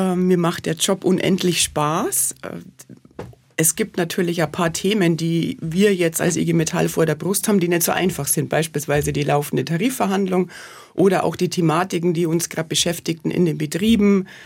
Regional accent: Bavaria, Germany; Man merkt an meinem Dialekt, dass ich nicht aus dem Ländle ursprünglich bin, sondern dass ich aufgewachsen bin auch in Bayern.

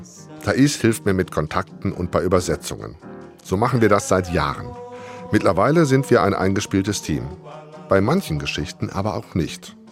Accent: Germany; Ich bin Deutscher, meine Frau Thais ist Brasilianerin.

